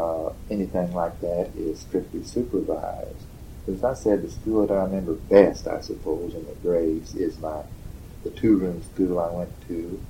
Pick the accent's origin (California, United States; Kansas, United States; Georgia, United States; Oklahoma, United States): Oklahoma, United States; now in Gainesville, United States; From Oklahoma.